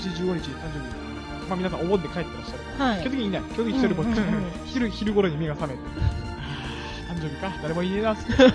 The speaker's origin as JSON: {"language": "Japanese", "region": "Saitama", "country": "Japan", "tie": "born there", "said": "やっぱり僕ら埼玉に生まれてね"}